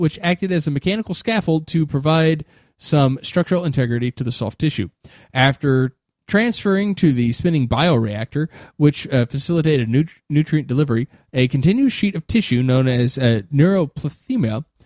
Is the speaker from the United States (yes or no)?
yes; United States; A condition where he's Canadian, I'm American, I'm sorry.